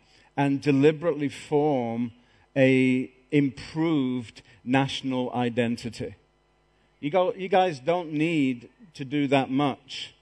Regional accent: England, United Kingdom; my observations as an Englishman

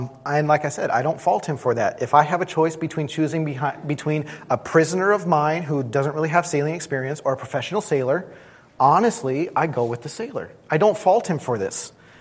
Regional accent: Minnesota, United States; I'm a Minnesotan. I can drive through anything.

